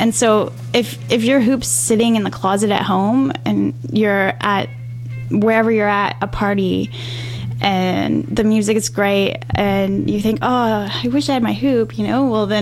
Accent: West Coast, United States; And I mean, we're from the West Coast, and that's huge.

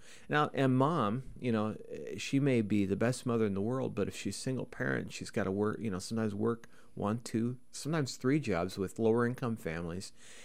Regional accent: Bondurant, Iowa, United States; I grew up in Bondurant. So I had neighbors.

